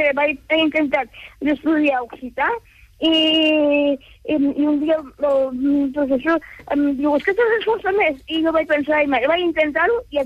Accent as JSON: {"language": "Catalan", "town": "Castellserà", "region": "Catalonia", "country": "Spain", "tie": "born or raised there", "moved": "yes", "said": "Castellserà, home, és el meu poble. Però com que hi he estat poc, perquè primer vaig estar interna en dos o tres col·legis, i després vaig tornar-hi, vaig estar-hi 3 anys més, i ja vam venir a viure aquí."}